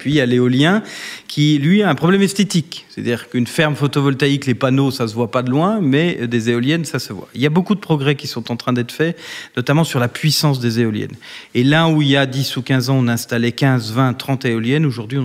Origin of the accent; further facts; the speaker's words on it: Bourgogne-Franche-Comté, France; Moi je viens de Franche-Comté, donc les vins de Bourgogne, c'est quand même